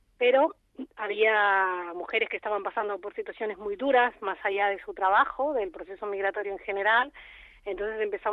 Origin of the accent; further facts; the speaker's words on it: Argentina; porque yo también soy migrante, soy de Argentina, y los procesos migratorios hay momentos que son muy difíciles